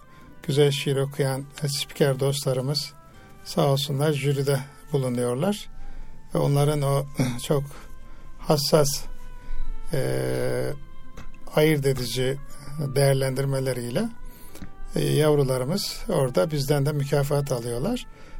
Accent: Kayseri, Turkey; born there; Bendeniz de 1956 yılında Kayseri'de doğdum.

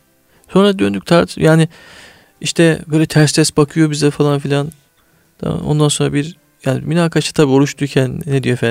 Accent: Ordu, Turkey; Memlekete gittik. İşte havalimanıyla bizim memleket arasında 200 kilometre bir mesafe var. Yani ben Orduluyum, Samsun'a indik.

